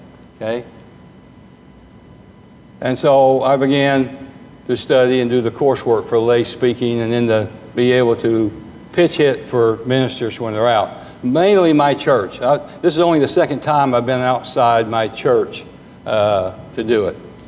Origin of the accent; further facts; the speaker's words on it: Harriman, Tennessee, United States; As I said, I'm from Roane County. I was born and raised in Harriman, Tennessee, and left at 17 to go to college in Cookeville